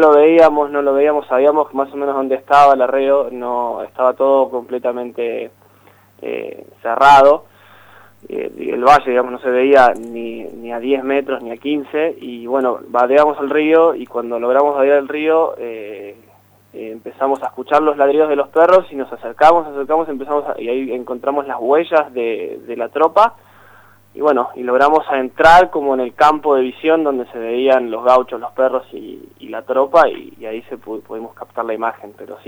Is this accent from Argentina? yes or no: yes; Villa La Angostura, Neuquén, Argentina; Nosotros somos de Villa La Angostura, son 1000 y pico de kilómetros